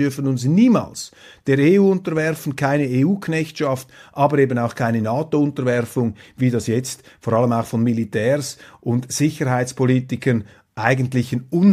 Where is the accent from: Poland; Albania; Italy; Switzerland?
Switzerland; Und die Frage, die wir uns als Schweizer stellen müssen